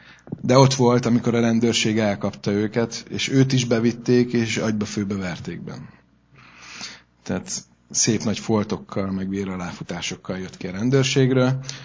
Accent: Budapest, Hungary; Úgyhogy én belvárosban nőttem föl, oda jártam iskolába, a parlament előtt szép virágos kertek voltak

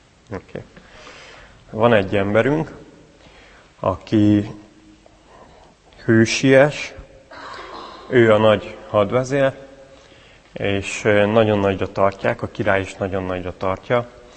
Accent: Debrecen, Hajdú-Bihar, Hungary; moved away as an adult; én egyébként debreceni vagyok. Ott születtem. oda jártam iskolába. 18 éves koromig Debrecenben éltem. Az Ady Endre gimnáziumba jártam.

